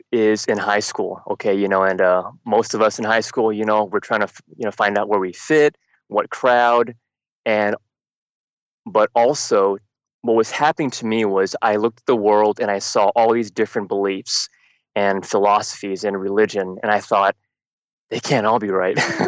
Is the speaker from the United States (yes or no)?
yes; San Francisco, California, United States; also born or lived in Canada; And then my parents moved down to California, and so I grew up in San Francisco.